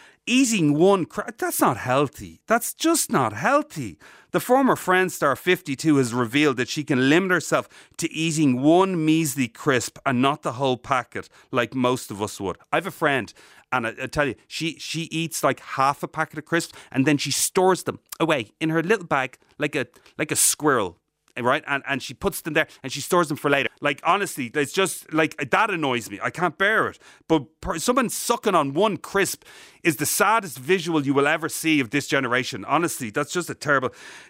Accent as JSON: {"language": "English", "country": "Ireland", "said": "Like, we're Irish people, right? So we have an affiliation to potatoes that no one will ever understand."}